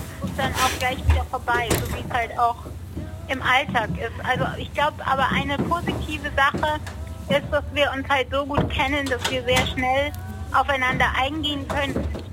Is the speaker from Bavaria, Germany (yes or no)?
yes; Munich, Bavaria, Germany; Also ja, natürlich, wir kommen aus München und in München ist unsere größte Fanbase.